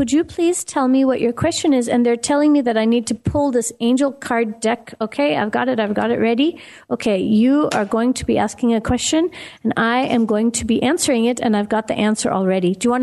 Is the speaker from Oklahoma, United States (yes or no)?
no; Minneapolis, Minnesota, United States; now in Johannesburg, South Africa; Johannesburg, South Africa, which is where I'm half based. I'm based over here. And then I'm also based in my hometown of Minneapolis, Minnesota.